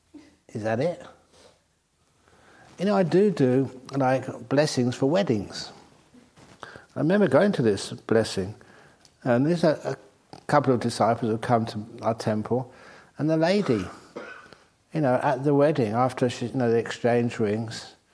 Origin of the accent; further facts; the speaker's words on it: England, United Kingdom; I'm an English monk.